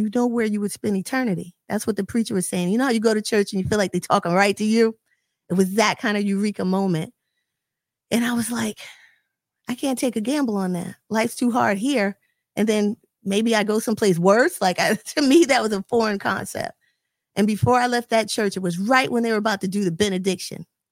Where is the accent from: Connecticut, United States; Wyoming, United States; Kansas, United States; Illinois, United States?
Connecticut, United States; New Haven; now in Hamden, United States; So I grew up on Mechanic Street in New Haven.